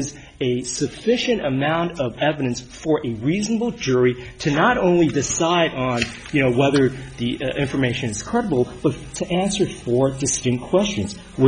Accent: San Diego, California, United States; I was the government trial counsel. I'm from San Diego.

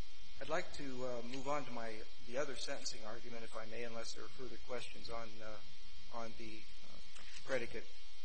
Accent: Eugene, Oregon, United States; It's an embarrassing fact of Oregon history that many towns, including my hometown of Eugene, had sundown laws for many years

